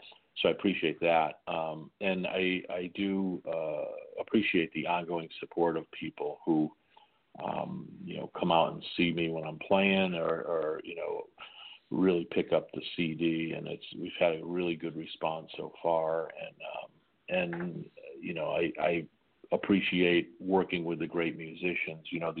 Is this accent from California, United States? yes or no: no; Hartford, Connecticut, United States; And I do have a gig in Hartford, Connecticut, my hometown